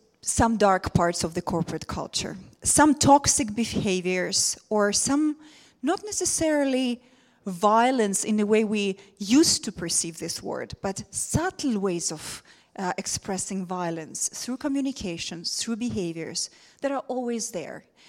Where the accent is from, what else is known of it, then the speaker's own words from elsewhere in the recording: Ukraine; English is a second language; I'm coming from Ukraine